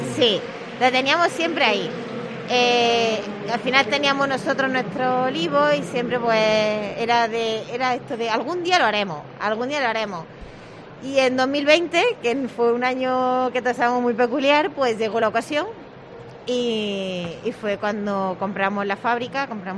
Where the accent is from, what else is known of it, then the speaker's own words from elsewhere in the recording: Martos, Andalusia, Spain; Tenemos la fábrica está en el condado, pero nosotros somos de Marto.